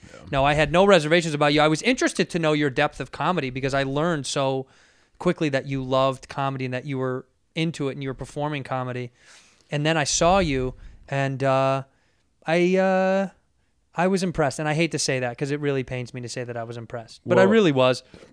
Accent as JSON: {"language": "English", "town": "Chicago", "region": "Illinois", "country": "United States", "tie": "born or raised there"}